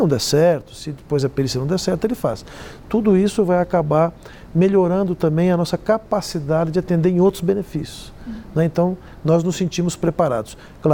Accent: São Paulo, Brazil; Eu sou paulistano, sei que na minha cidade lá os motoqueiros, os motoboys são indispensáveis

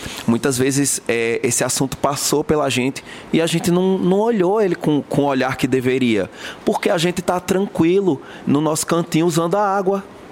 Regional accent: Petrolina, Pernambuco, Brazil; de Petrolina.

